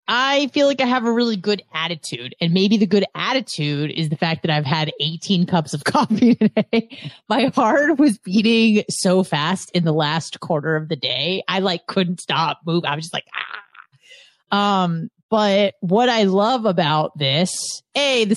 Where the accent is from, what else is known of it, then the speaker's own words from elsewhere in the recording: San Diego, California, United States; Yeah, you know, it is like the best and the worst to be from this area, and or I'm from San Diego.